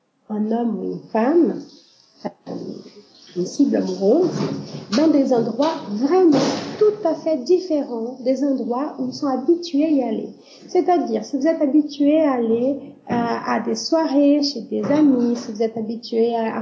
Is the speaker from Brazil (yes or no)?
yes; Brazil; French is a second language; je suis brésilienne